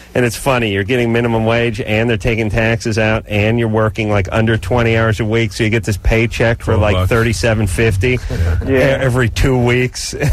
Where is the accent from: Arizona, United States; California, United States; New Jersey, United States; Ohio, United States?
California, United States; North Hollywood; Oh, yes. My whole goddamn miserable life I lived in that dump known as North Hollywood. And my stupid family's still there.